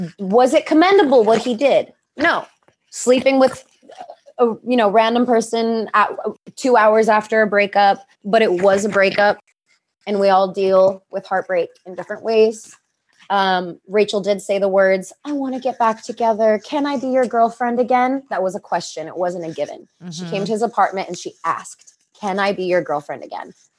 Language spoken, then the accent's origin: English; New York, United States; I grew up in New York too. My friends and I, especially the ones that I grew up with in New York, the ones that I've known since I was 13, 14, we're loud when we get together.